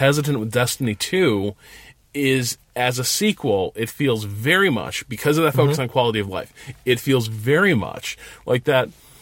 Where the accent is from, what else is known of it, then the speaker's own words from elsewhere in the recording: United States; I'm an American.